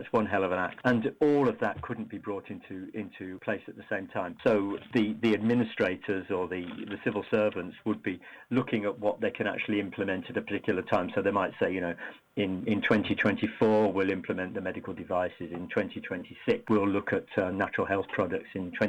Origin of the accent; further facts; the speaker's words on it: United Kingdom; accent: British; in the UK, as you can tell from my accent, that's where I'm from.